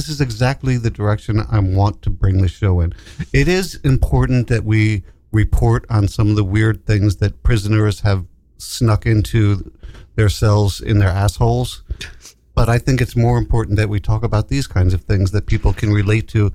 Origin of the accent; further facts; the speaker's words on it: New York City, New York, United States; I was born and raised in the West Village.